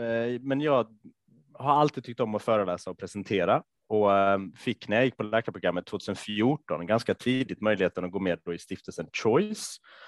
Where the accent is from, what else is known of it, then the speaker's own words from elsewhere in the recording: Lund, Skåne, Sweden; also born or lived in Stockholm; now in Malmö, Sweden; Född och uppväxt i Stockholm. Eller född i Stockholm, uppväxt i Lund faktiskt. Mm. Och bor i Malmö just nu